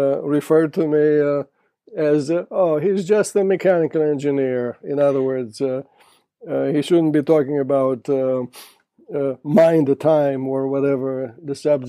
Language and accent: English; Tulcea County, Romania; I was born and raised on the Danube, especially exactly in the Danube Delta, which is a place that most civilized people would consider wild and untouched.